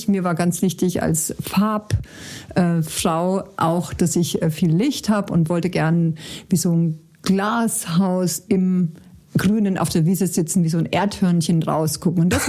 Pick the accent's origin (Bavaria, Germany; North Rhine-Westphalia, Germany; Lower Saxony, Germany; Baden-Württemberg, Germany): Bavaria, Germany; es hat mich total an meine Kindheit erinnert im Allgäu